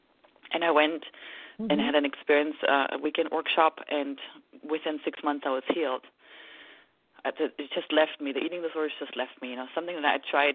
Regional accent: Germany; English is a second language; moved away as an adult; now in California, United States; I'm from Germany originally. And so came to California

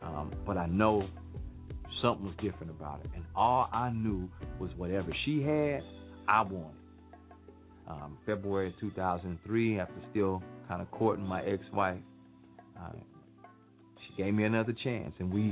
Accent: Port Arthur, Texas, United States; I grew up in Port Arthur, Texas. I fell in love with hip-hop at the early age of maybe like 12. I've kind of been known as the person that brought hip-hop to Port Arthur.

